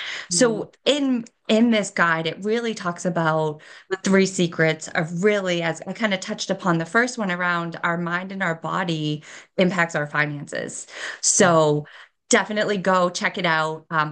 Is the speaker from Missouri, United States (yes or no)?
no; Massachusetts, United States; now in Boston, United States; I grew up in Massachusetts. So I live in Boston now, and I grew up in a small town right outside Massachusetts, right outside Boston.